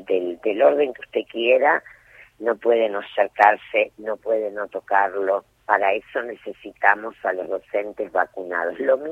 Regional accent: Santa Fe, Argentina; yo soy santafesina

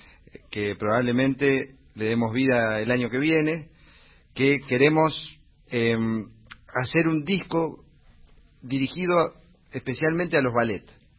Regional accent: Córdoba, Argentina; por una cuestión geográfica, que vengo de Córdoba, muy cerquita de Cosquín

